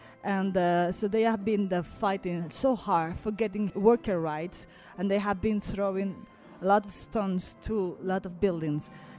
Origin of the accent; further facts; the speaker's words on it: Spain; I am an artist from Spain.